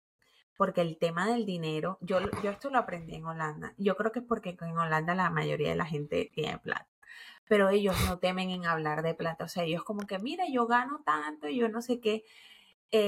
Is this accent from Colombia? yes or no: yes; Colombia; nosotros venimos de Colombia